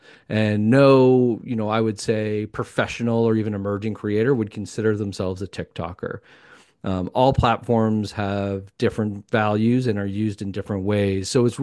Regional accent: Canada; we're Canadian

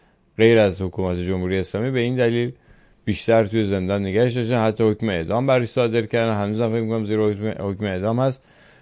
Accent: Iran; ما ایرانی هستیم

